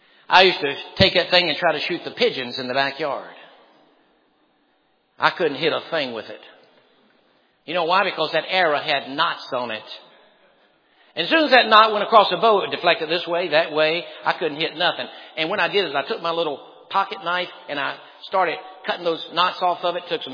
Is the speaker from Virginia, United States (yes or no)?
yes; Lynchburg, Virginia, United States; I remember when I was just a little boy growing up on Fillmore Street in Lynchburg, Virginia, we didn't have anything. We were very poor.